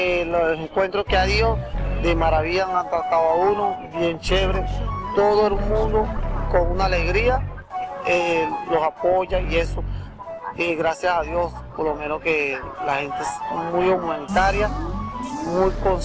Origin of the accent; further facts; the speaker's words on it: Falcón, Venezuela; Del Estado Falcón.